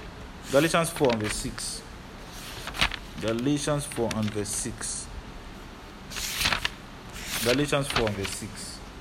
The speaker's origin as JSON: {"language": "English", "country": "Nigeria", "said": "I'm Nigerian, but I'm born from above."}